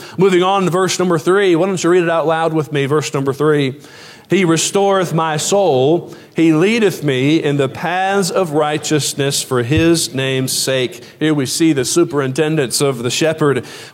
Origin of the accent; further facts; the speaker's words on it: Indiana, United States; Now, I grew up in Indiana. We didn't have mountains. We didn't even have hills, okay? We just had cornfields, okay?